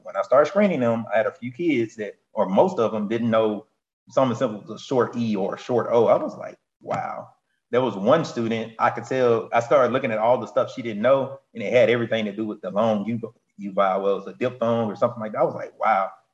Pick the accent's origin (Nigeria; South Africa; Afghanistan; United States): United States; Mississippi; I'm from Mississippi.